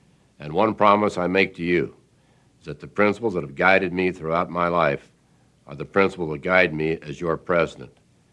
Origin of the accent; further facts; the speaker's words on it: Russell, Kansas, United States; I was born and raised in Russell, Kansas. I come from a large family with lots of relatives, all of them good, middle-class, hardworking Americans.